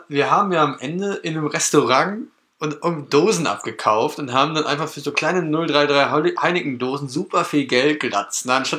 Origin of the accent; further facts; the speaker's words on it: North Rhine-Westphalia, Germany; wir kommen aus NRW